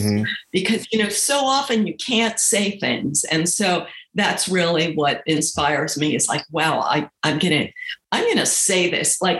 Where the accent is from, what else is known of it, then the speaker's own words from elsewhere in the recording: New York, United States; I grew up in New York.